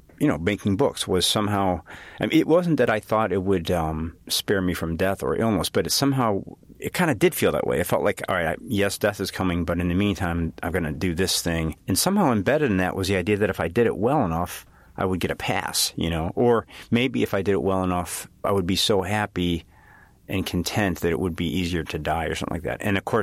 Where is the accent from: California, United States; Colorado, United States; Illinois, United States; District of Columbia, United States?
Illinois, United States; Chicago; I'm from Chicago, so I kind of know the grid